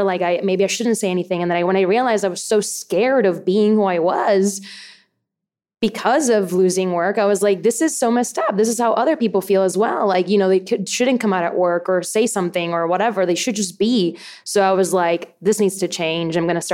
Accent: Puerto Rico; And I had been born and raised in Puerto Rico, and I was very tomboyish.

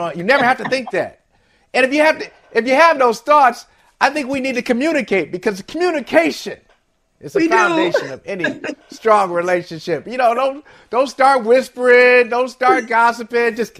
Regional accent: Akron, Ohio, United States; Growing up in Akron, Ohio, 30 miles from Cleveland

